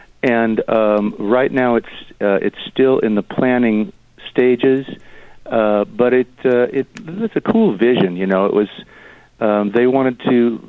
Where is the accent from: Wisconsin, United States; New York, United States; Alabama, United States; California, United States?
California, United States; I moved from Northern Cal to Los Angeles at the invitation of the late, great … He was also from my hometown